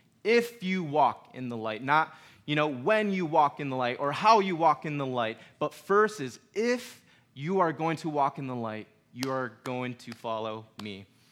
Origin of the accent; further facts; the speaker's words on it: United States; Like, you know, I'm American. I have my privileges.